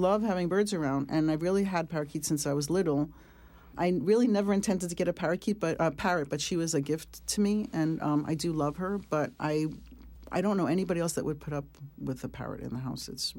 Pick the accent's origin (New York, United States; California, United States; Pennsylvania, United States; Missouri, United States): New York, United States; New York City; also born or lived in Massachusetts; I grew up in New York City, but I spent all my summers in a little tiny town in Massachusetts, so I've always loved nature.